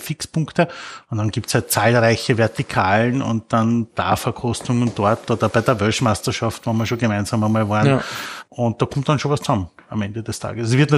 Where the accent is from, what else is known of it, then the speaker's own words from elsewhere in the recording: Burgenland, Austria; ich bin Burgenländer. Als ich mit Wein aufgewachsen bin, war für mich der gute Wein rot.